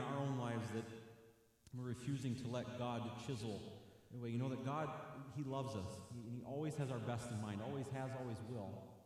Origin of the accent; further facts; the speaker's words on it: Illinois, United States; The church I grew up in Illinois, the Brethren Church, we actually had a... certain communions